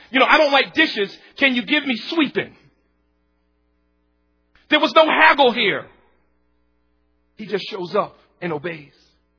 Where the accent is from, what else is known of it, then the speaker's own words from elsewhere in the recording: United States; We're so American, sometimes we've taken that part of suffering out of the gospel.